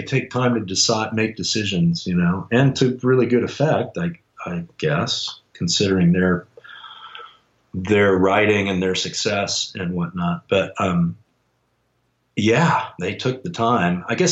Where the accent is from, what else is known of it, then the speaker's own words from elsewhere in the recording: Los Angeles, California, United States; born there; now in Bay Area, United States; I was born in Los Angeles and was living there at the time. I live in the Bay Area now.